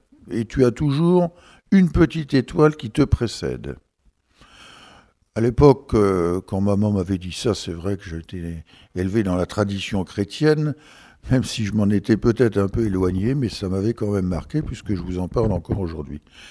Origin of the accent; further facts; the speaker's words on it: Hauts-de-France, France; J'étais originaire de l'Aisne, donc bien au-delà de la Garonne, et donc de souche agricole.